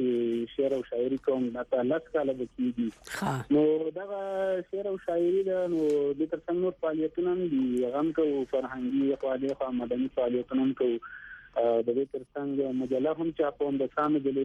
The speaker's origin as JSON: {"language": "Pashto", "region": "Paktia", "country": "Afghanistan", "said": "نه زه د پکتیا یم پکتیا ولایت په ستکرم ولسوالۍ یم ستکرم ولسوالۍ کې د تاخیل کې"}